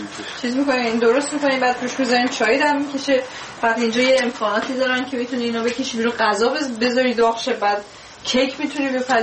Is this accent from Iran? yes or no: yes; Iran; moved away as an adult; از ایران که اومدیم بیرون من و میلاد،